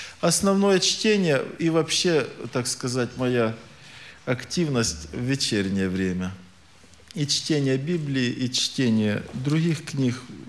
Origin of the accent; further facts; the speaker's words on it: Timashevsk, Krasnodar Krai, Russia; из Тимошевска.